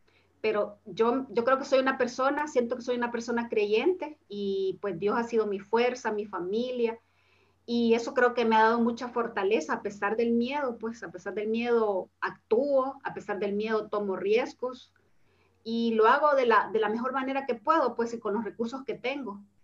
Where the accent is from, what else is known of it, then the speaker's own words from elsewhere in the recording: El Salvador; yo en el año 2011 inicié un proceso de crecimiento grupal en mi país, en El Salvador.